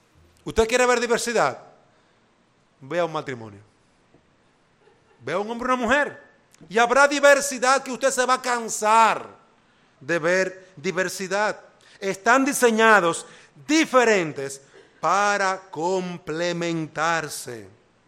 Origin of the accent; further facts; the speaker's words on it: Dominican Republic; Por eso es que nosotros, como dominicanos, tenemos una oportunidad